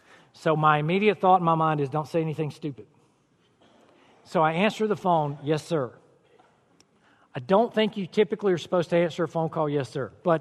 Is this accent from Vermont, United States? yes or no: no; South Carolina, United States; Now, you remember, I'm from South Carolina, right?